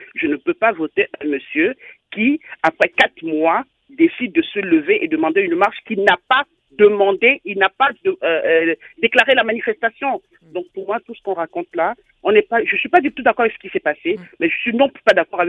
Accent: Cameroon; nous sommes tous des Camerounais

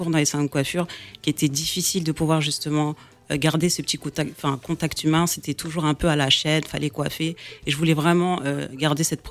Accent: Corbeil-Essonnes, Île-de-France, France; C'est ça, j'ai grandi en France.

